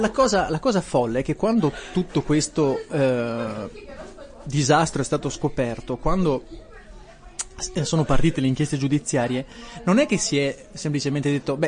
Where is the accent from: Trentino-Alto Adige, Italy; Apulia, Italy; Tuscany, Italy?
Trentino-Alto Adige, Italy; ma noi in fondo come Trentino siamo uno Stato nello Stato, che richiama ad altre cose sono Stato nello Stato. Ecco, e diciamo che esiste secondo me un problema di rapporti incestuosi. Allora, sarà forse che siamo pochi, siamo 500.000 anime in questo territorio